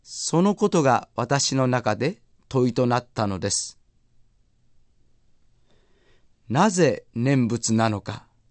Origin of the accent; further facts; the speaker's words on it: Mie, Japan; 私の実家のお寺は、三重県にあるのですが、北陸を中心に遠方からわざわざ毎月泊まりがけで仏教のお話を聞きに来られるようなお寺でした。